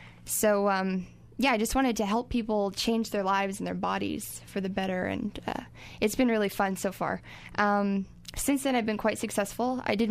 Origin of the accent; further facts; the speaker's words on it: Nova Scotia, Canada; I'm from Nova Scotia, actually, originally.